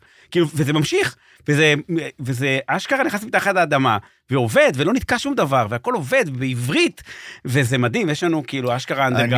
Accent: Petah Tikva, Central District, Israel; אבל אז אני מפתח תקווה.

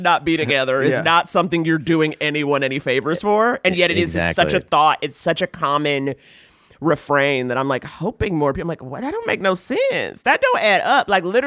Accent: New York City, New York, United States; I'm from New York City.

